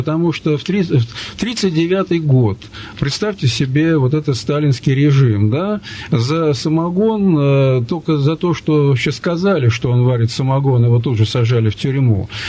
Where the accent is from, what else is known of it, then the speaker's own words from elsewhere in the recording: Russia; жил и потреблял алкогольные напитки, как среднестатистический россиянин.